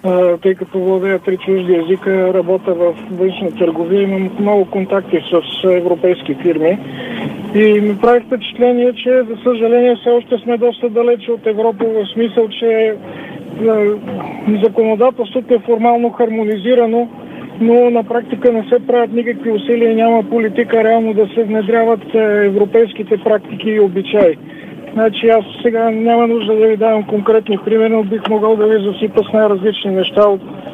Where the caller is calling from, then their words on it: Sofia, Sofia City, Bulgaria; съм от София, така слушам с интерес вашия разговор